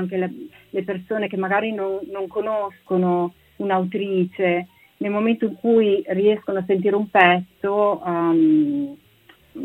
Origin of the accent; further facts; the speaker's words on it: Piacenza, Emilia-Romagna, Italy; io sono di Piacenza